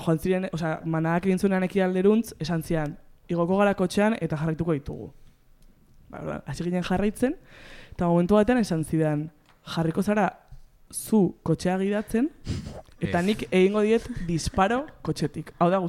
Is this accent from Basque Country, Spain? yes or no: no; Carcastillo, Navarre, Spain; kurtsoan zehar aste buruetan eta uda asko pasaitut literalmente 16 urte bete arte nire herrian, Zarrakaztelun, herriberan.